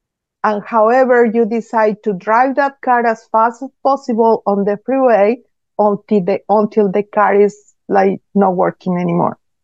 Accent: Mexico City, Mexico; My background, I'm from Mexico City, and I'm an educator.

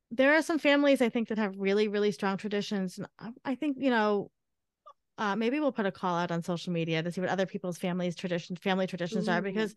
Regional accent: New York, United States; And I had to say, I'm from New York. And they were like, no, where are you from? And I'm like, New York.

